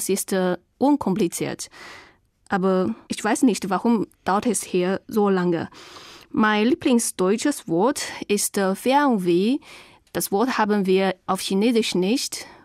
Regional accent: China; German is a second language; moved away as an adult; now in Germany; ich komme aus China. Ich bin im Jahr 1985 geboren und ich lerne Deutsch

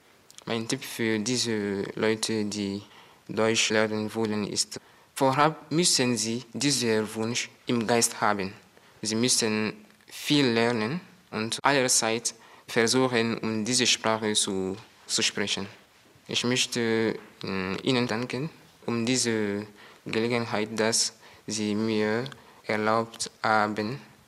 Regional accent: Bobo-Dioulasso, Hauts-Bassins, Burkina Faso; German is a second language; 31. Oktober 1999 geboren. Ich komme aus Burkina Faso. Dort wohne ich in der wirtschaftlichen Stadt, die lautet Bodulasu.

